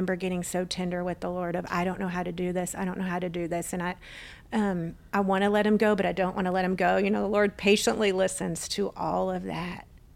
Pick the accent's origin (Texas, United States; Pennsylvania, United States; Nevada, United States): Texas, United States; And I'd never been to that part of the country. I grew up in Texas, you know, and so being in Alaska, I felt like I was looking at creation through a focused camera lens.